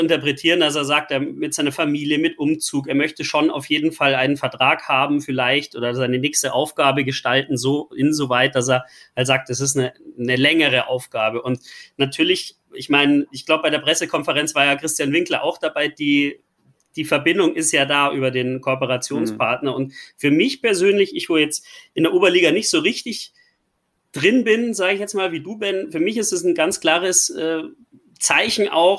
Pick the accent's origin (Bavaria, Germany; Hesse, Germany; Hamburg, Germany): Bavaria, Germany; Munich; Also diese Geschichte ist ja auf mehreren Ebenen auch als Münchner interessant.